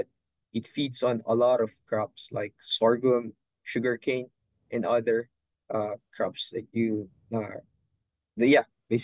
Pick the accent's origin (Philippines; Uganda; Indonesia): Philippines; English is a second language; now in United States; I'm from the Philippines, and I'm a foreign student here at Michigan State.